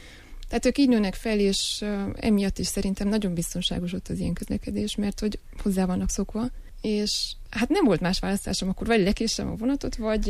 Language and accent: Hungarian; Romania; mondtam, hogy Romániából, de magyarul beszélek, vagy hogy magyar az anyanyelvem